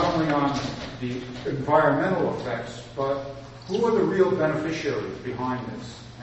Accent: Belfast, Northern Ireland, United Kingdom; I'm here from Belfast.

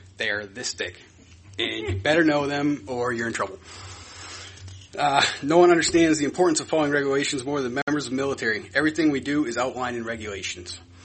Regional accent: Garland, Maine, United States; I am from Garland. I am a Iraq War veteran, and I am also a Maine hunter.

